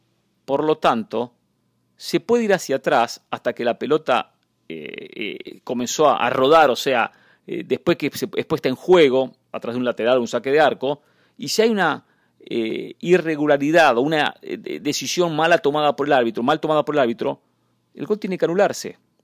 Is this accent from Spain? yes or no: no; Argentina; Y lo digo como argentino.